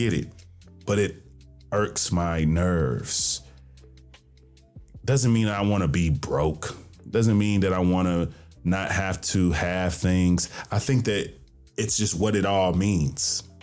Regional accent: Jackson, Tennessee, United States; living in my hometown of Jackson, Tennessee, yeah, you might be a king.

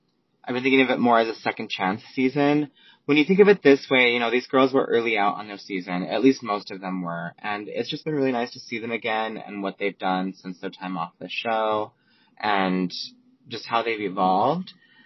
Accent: Las Vegas, Nevada, United States; I'm also from Vegas. She's my Vegas sister, but she doesn't know that I exist.

